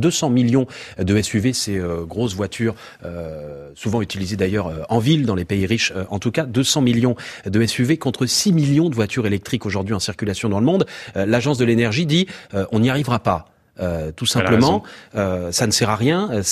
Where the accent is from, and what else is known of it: France